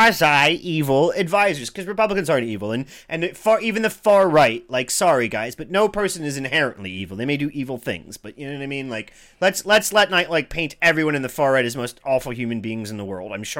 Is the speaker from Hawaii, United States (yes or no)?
no; Cincinnati, Ohio, United States; Even the small towns, and I didn't grow up in a small town. I grew up in Cincinnati